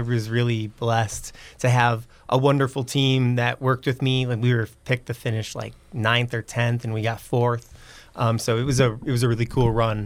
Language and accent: English; New Buffalo, Michigan, United States; I grew up in New Buffalo, Michigan.